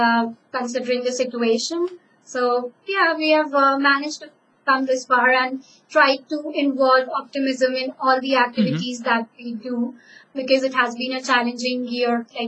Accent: India

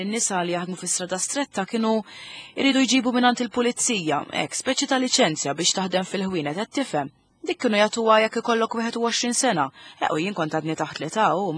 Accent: Kalkara, South Eastern Region, Malta; Jien pereżempju ta' 17 ġejta hawn isfel. Jien mill-Kalkara.

